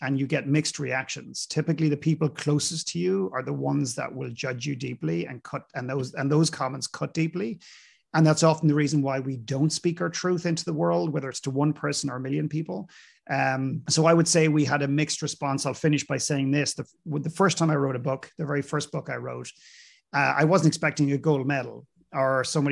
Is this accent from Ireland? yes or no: yes; Ireland; And I received one comment from Ireland, my home country.